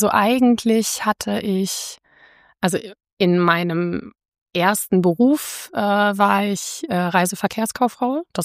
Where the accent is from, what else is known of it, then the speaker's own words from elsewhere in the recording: Odenwald, Germany; also born or lived in Heidelberg; ich komme ganz ursprünglich, also geboren in Heidelberg. Also ich habe auch quasi mein Herz in Heidelberg verloren. Bin die ersten 6 Jahre in Neckarstein auch aufgewachsen mit meiner Familie. Und dann haben sich meine Eltern getrennt und wir sind mit meiner Mutter in den Odenwald gezogen.